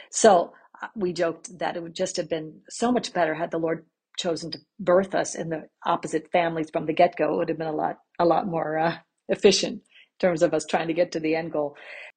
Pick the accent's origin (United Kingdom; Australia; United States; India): India; I grew up in India, the daughter of medical missionaries.